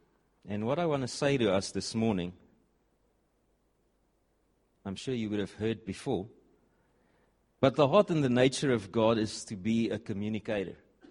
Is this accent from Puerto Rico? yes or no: no; Nelspruit, Mpumalanga, South Africa; I am from Nelspruit.